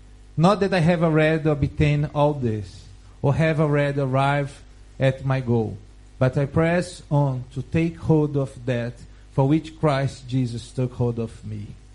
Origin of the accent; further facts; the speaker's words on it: Brazil; accent: Portuguese Brazilian; English is a second language; I will read with my Portuguese Brazilian accent, so you need to really pay attention.